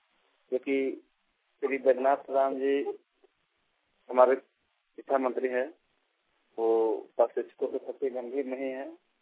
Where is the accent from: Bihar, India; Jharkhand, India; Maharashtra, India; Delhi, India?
Jharkhand, India; Khusro; और मैं खुसरो का रहने वाला हूँ, जो कि बोकारो जिला में पड़ता है।